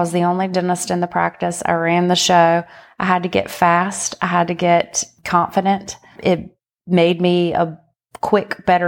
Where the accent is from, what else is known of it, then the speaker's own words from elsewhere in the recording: Bath, North Carolina, United States; In Eastern North Carolina, in a small town called Bath.